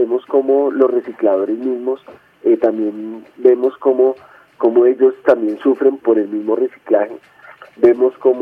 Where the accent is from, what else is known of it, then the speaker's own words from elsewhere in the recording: Bogotá, Colombia; Como bogotanos, ¿qué vemos?